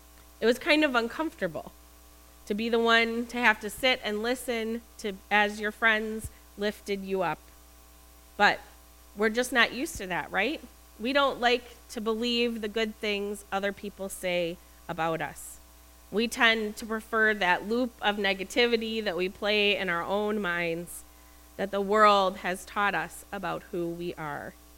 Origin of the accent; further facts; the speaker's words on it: Midwest, United States; But the climate there is just mind-boggling to me as a Midwesterner.